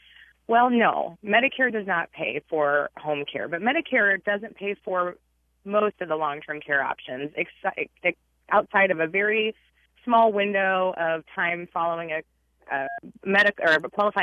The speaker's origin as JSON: {"language": "English", "region": "Iowa", "country": "United States", "tie": "born or raised there", "lives_now": "Ames, United States", "said": "I'm calling from Ames, but I wanted to point out I actually grew up in southern Iowa"}